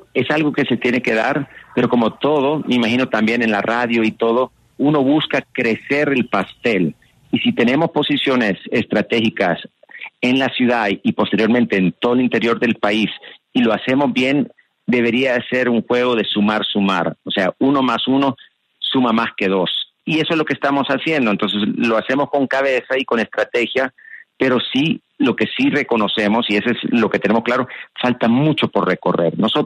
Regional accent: El Salvador; nosotros como somos de El Salvador, un pequeño país que sufre y sufría de los mismos temas y penas que tenemos aquí en Colombia

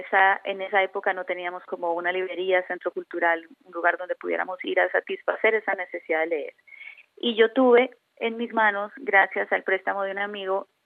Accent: Barrancabermeja, Santander, Colombia; viviendo en Barranca Bermeja, Santander, de donde yo soy, donde en esa época era muy difícil acceder a libros.

